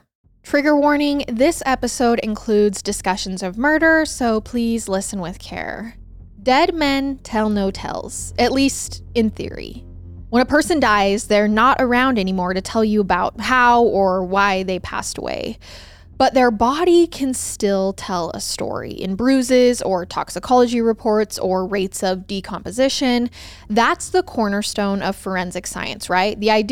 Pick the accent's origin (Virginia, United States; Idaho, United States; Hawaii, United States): Idaho, United States; So I was sitting with my parents and I'm from Idaho and it was pouring rain and so cold at this football game.